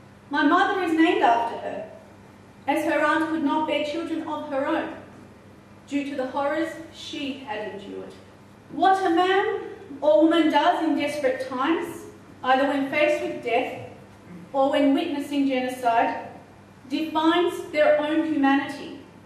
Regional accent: Australia; I am Australian and proud of what my nation did to save the people so far from their shores.

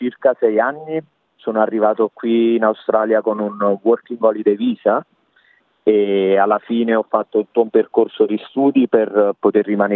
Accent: Torre del Greco, Campania, Italy; also born or lived in Naples; Sì, io sono nato a Napoli, Napoli città, anche se ho vissuto per molto tempo a Torre del Greco, quindi sono nato e cresciuto lì a Torre del Greco.

